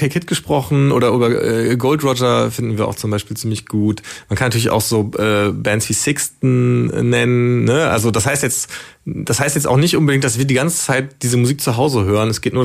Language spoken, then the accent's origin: German; Bonn, North Rhine-Westphalia, Germany; Ja, also ich komme eigentlich aus Bonn, aber das war natürlich trotzdem so nah immer